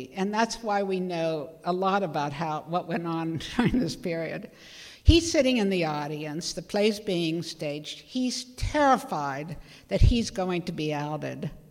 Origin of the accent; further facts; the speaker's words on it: Pittsburgh, Pennsylvania, United States; When I was a kid growing up in Pittsburgh, we were told what these were about.